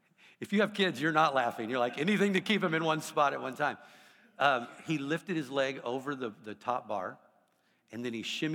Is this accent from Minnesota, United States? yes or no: no; Oklahoma City, Oklahoma, United States; I'm from Oklahoma City, so you've never heard of it. It's a small little, no. It's in Oklahoma.